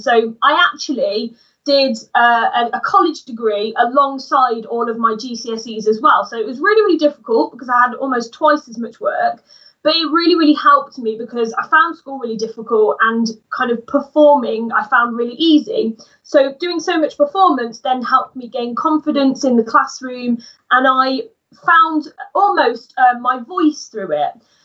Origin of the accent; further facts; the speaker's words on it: Coventry, West Midlands, United Kingdom; so I'm from Coventry, which is about an hour south of Nottingham.